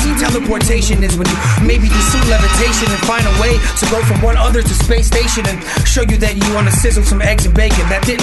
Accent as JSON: {"language": "English", "town": "Brooklyn", "region": "New York", "country": "United States", "said": "I'm from Brooklyn, but my family's from Bayamón."}